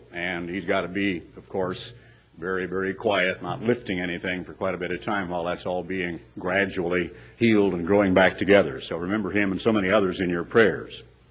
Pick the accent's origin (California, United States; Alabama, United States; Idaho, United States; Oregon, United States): Oregon, United States; Eugene; When I was a little boy growing up in Eugene, Oregon